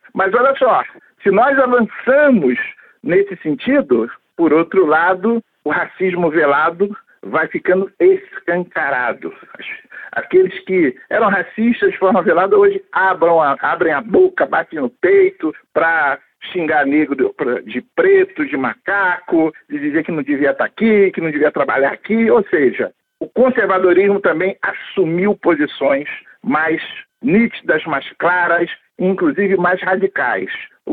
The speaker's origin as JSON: {"language": "Portuguese", "country": "Brazil", "said": "Eu faço questão de ser, eu sou negro brasileiro. Então, eu sou brasileiro, eu sou fruto dessa miscigenação que nós temos no nosso país"}